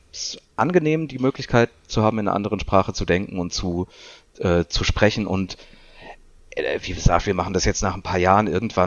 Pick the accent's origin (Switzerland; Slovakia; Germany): Germany; wir als Deutsche